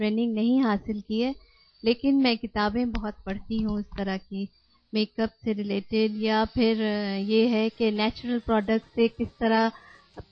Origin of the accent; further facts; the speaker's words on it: Karachi, Sindh, Pakistan; سب سے پہلا تو یہ ہے کہ میں کراچی سے میرا تعلق ہے، اور میرے ہسبینڈ کا بھی تعلق، … کا بھی تعلق کراچی سے ہے.